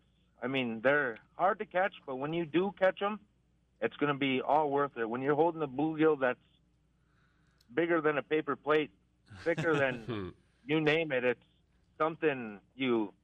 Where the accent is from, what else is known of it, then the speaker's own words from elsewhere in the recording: Belcourt, North Dakota, United States; also born or lived in Fargo; Well, I was born in the Turtle Mountains. I'm Belker, North Dakota, and as a little kid, we moved away. We moved to Fargo, and I lived there for about 11 years. Well, then later on down the road, we ended up moving back.